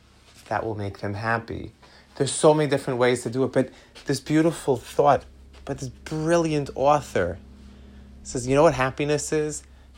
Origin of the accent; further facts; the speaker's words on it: United States; And I think that for us, particularly as American Jews, we don't really relate to that so much